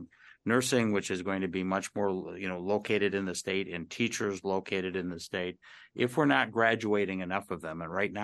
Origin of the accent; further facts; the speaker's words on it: Wausau, Wisconsin, United States; I grew up outside of Wausau, and I appreciate it because I benefited from those extension services.